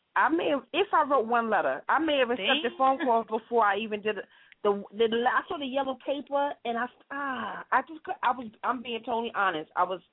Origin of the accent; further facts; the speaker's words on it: Brooklyn, New York, United States; I said from East Flatbush. That's right. Church and Notion.